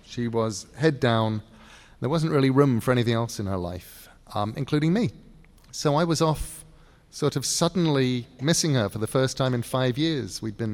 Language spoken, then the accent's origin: English; England, United Kingdom; I don't normally do feelings, because I'm English and male.